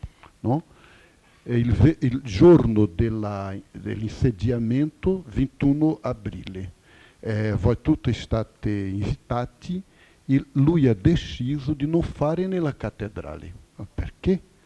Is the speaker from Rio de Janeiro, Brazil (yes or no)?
no; Camaragibe, Pernambuco, Brazil; born there; Italian is a second language; Io sono nato in Recife, quer dizer, nel grande Recife, Camaragibe, e di una famiglia di operari.